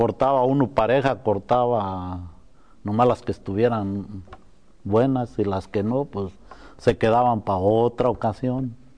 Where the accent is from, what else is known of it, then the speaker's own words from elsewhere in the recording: Mexico; moved away; Pero esa ya me la mandaron a México, yo ya estaba allá en mi tierra.